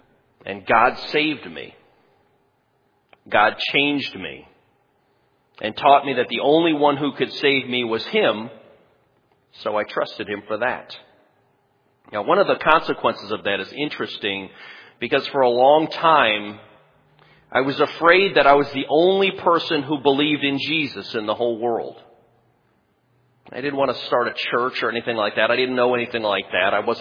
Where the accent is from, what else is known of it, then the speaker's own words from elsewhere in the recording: New York, United States; For those of you who don't know me, I grew up in Western New York as a Catholic, and by the time I got to college, I was a convinced atheist.